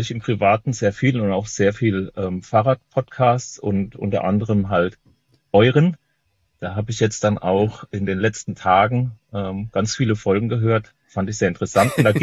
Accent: Rhineland-Palatinate, Germany; Ja. Also ich bin Pfälzer und Tiroler.

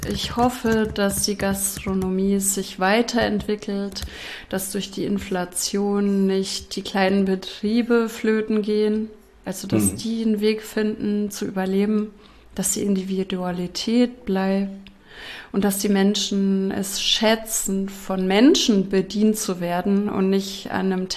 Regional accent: Bavaria, Germany; Ja, ich komme ja aus Franken

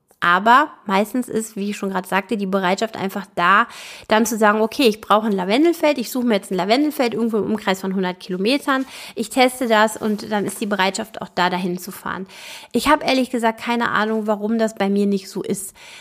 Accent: Solingen, North Rhine-Westphalia, Germany; ich komme ja aus Solingen bei Düsseldorf-Köln

